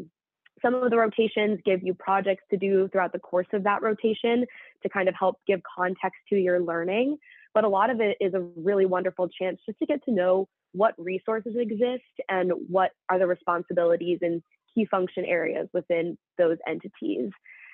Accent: London, United Kingdom; moved away as an adult; also born or lived in Louisiana, United States; I'm actually an individual that grew up in England, in London. You wouldn't quite know that from my accent, but grew up in London before moving to Louisiana to attend Tulane University

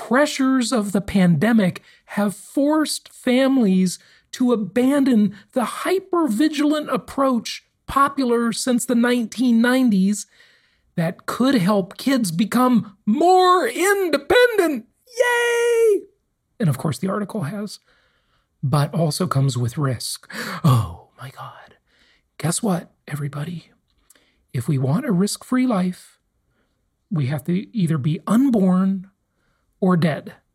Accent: Los Angeles, California, United States; And I used to ride my bike all over Los Angeles, like miles and miles and miles away from my home.

